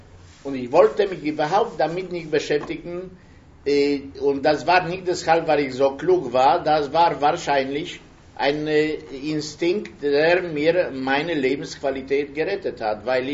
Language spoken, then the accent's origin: German; Kraków, Lesser Poland, Poland; born there; Ich bin geboren in Krakau in Polen.